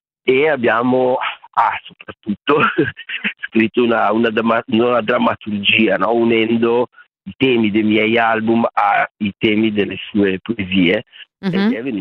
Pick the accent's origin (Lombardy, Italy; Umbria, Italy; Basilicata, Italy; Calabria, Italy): Lombardy, Italy; Milan; nel mio caso da milanese